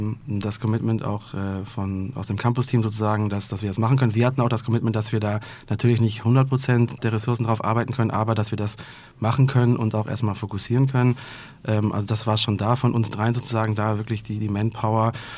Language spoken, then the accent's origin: German; Remagen, Rhineland-Palatinate, Germany; ich bin Rheinländer. Im Herzen und auch wirklich. Also ich komme aus dem kleinen Städtchen Remagen, bin da relativ schnell hingezogen, also habe dann da über 20 Jahre gewohnt.